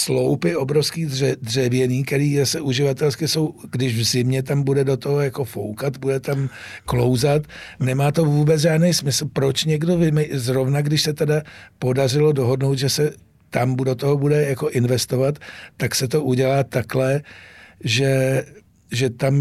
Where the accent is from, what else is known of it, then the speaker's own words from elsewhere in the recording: Prague, Czechia; Já třeba, já jsem Pražák, ale přestěhoval jsem se před rokem a půl za Prahu, takže jezdím vlakem.